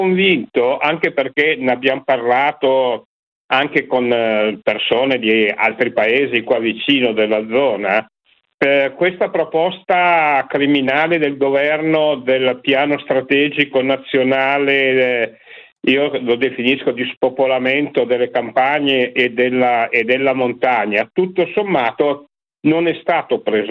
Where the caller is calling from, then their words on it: Piedmont, Italy; Sono dal Basso Monferrato.